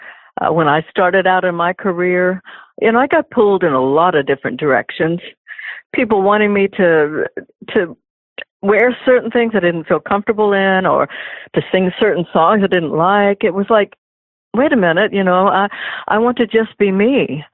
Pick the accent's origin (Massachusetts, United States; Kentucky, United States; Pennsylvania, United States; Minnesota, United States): Kentucky, United States; Paintsville; born there; Well, you know, I was born in Paintsville, and I'm the last out of eight children. So I was the only one born in a hospital. And not up in Butcher Holler, Kentucky, like all the others.